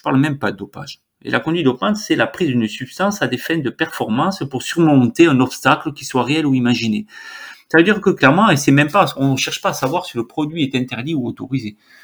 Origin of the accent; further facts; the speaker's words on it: Occitanie, France; Moi, je suis du Tarn